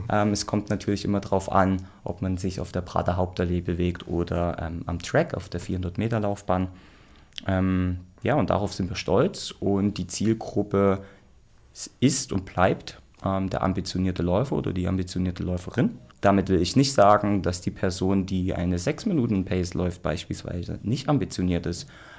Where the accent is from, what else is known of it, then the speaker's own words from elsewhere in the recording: Germany; ich als Deutscher bin da eher in der Unterzahl tatsächlich